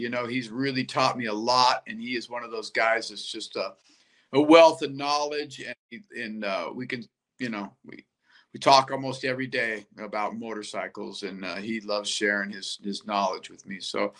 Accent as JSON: {"language": "English", "town": "Lake Tahoe", "country": "United States", "tie": "born or raised there", "said": "I grew up in Lake Tahoe, where it was a really small town, mountain town."}